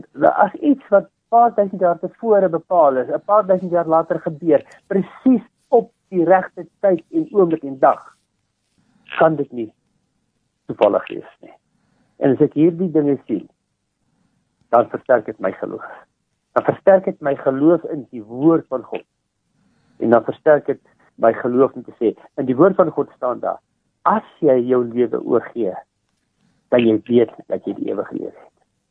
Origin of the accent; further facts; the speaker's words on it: Harrismith, Free State, South Africa; born there; ek het op Harry Smith gebore.